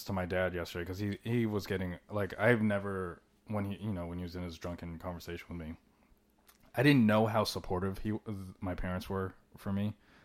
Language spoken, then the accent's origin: English; Philippines; Because stand up makes me unique. Fact that I'm Filipino makes me unique.